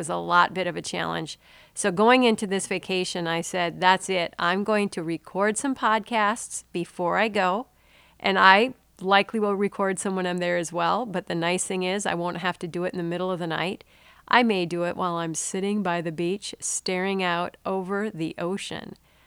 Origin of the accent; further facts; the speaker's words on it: Minnesota, United States; Growing up in Minnesota, it was the one place where we could escape the winter, cold and snow